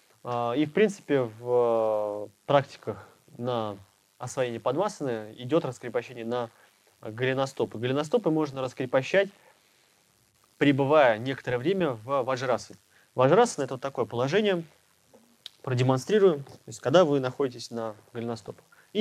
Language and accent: Russian; Bashkortostan, Russia; Я родом с Башкирии. Я работал на молокозаводе грузчиком.